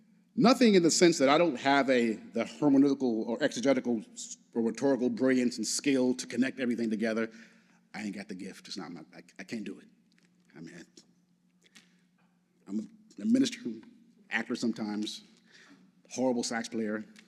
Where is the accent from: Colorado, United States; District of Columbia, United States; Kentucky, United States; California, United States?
Kentucky, United States; Louisville; And again, I grew up in Louisville, Kentucky, in the South.